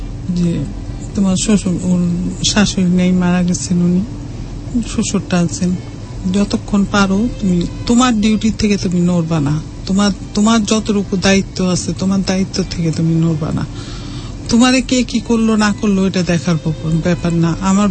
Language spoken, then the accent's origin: Bangla; Bangladesh; also born or lived in Dhaka; আমি class four পর্যন্ত আমি ঢাকায় ছিলাম, ক্লাস ফোর থেকে আমি গ্রামে চলে গেছি, গ্রামে ক্লাস নাইন পর্যন্ত